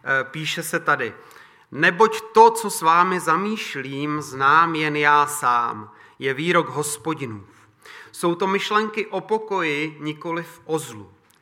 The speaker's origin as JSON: {"language": "Czech", "town": "Teplice", "region": "Ústí nad Labem Region", "country": "Czechia", "tie": "born there", "also_born_or_lived": "Chomutov / Dubí / Most / Plzeň", "lives_now": "Tábor, Czechia", "said": "jsem celý život prožil na severu s výjimkou univerzitních let v Plzni, takže jsem rodák z Teplic, pak jsme bydleli v Chomutově, nejprve v Dubí, potom v Chomutově, potom v Mostě a poté jsme se přestěhovali tedy do tábora."}